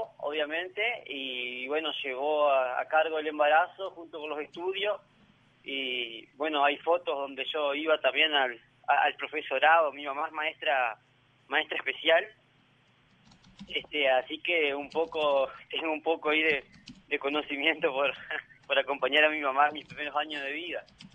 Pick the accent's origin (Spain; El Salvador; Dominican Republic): El Salvador; San Salvador; born there; Bueno, yo nací en San Salvador.